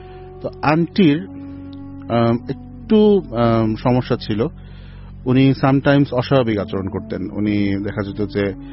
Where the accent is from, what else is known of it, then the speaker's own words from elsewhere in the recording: Dhaka, Dhaka Division, Bangladesh; আমি একজন corporate worker, আমি ঢাকার খিলগাঁওয়ের ছেলে।